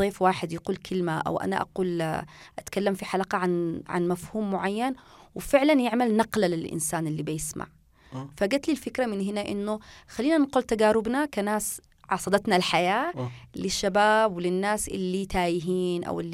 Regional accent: Yemen; بديت مع النت الحبوب عندنا في اليمن.

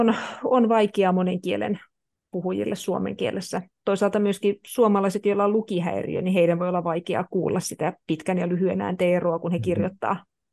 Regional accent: Turku, Southwest Finland, Finland; Joo, niin, Turusta, mutta sitten taas Turkuun.

